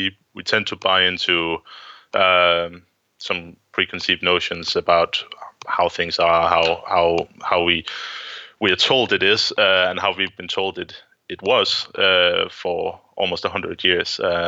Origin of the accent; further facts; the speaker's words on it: Denmark; I'm an historian from Denmark